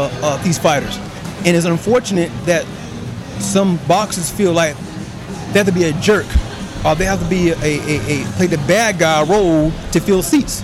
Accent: Tampa, Florida, United States; In South Tampa. In South Tampa and everything, and it's what we did.

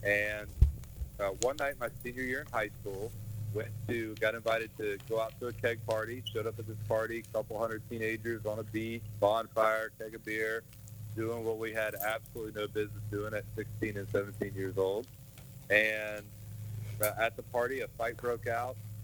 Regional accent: Tampa, Florida, United States; I grew up in Tampa. Started playing football when I was 4 years old.

